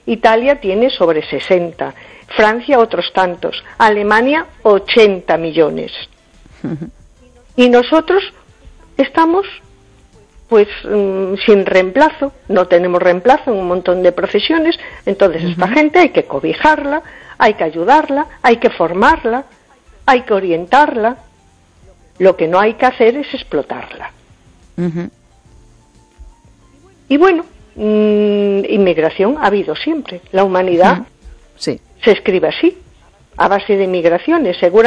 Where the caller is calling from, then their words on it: A Coruña, Galicia, Spain; de Coruña.